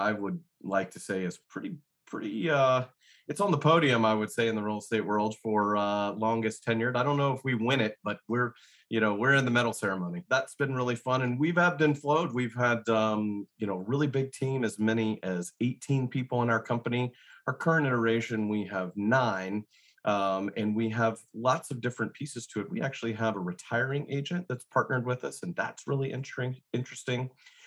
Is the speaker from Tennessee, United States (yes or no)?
yes; Nashville, Tennessee, United States; I used to tell someone that I was from Nashville, fourth generation native Nashvillian, and I was a unicorn.